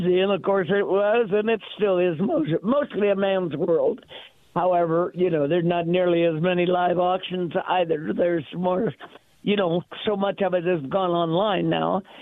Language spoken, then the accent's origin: English; Steamboat Springs, Colorado, United States; And so I grew up in Steamboat, and my brother was an auctioneer and my mentor, my idol.